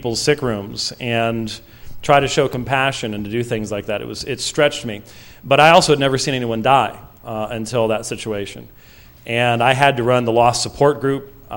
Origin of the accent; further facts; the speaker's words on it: Scotland, United Kingdom; I'm Scottish